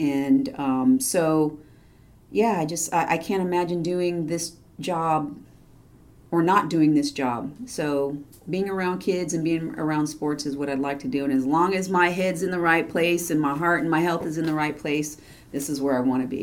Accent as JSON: {"language": "English", "region": "California", "country": "United States", "tie": "born or raised there", "lives_now": "Texas, United States", "said": "I grew up in California, and we did a lot of outdoor sports. We didn't do a lot of indoor sports."}